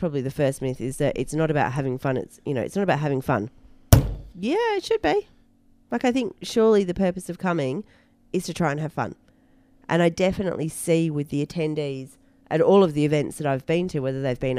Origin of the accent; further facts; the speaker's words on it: Western Australia, Australia; So before we start, because we are from Western Australia, that smashing face term, I'm not sure whether or not that's universal.